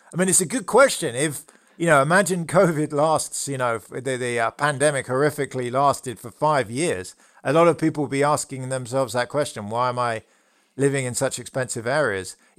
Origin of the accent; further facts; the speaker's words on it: London, United Kingdom; moved away as an adult; now in United States; I was born in London. I lived in London till I was 30. I'm basically a city person.